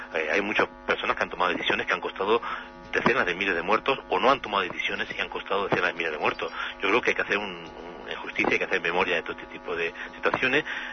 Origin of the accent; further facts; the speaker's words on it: Spain; No se puede permitir que en mi país haya vendido armas